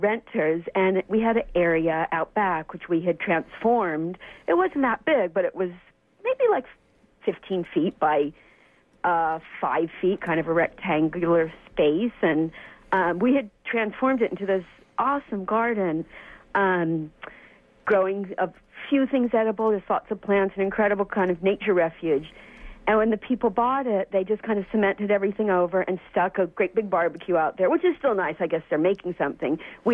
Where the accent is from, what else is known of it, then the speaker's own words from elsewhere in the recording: San Francisco, California, United States; I'm a city person. I grew up in San Francisco, from City People. My mom's from New York